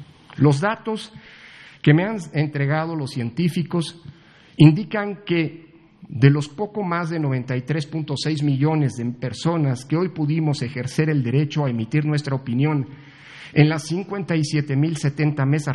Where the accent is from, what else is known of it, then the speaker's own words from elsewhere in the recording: Mexico; Como mexicanas y mexicanos, todas y todos